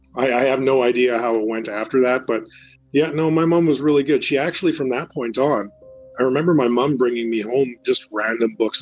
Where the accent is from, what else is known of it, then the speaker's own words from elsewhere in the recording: Winnipeg, Manitoba, Canada; I grew up in Winnipeg, Manitoba, Canada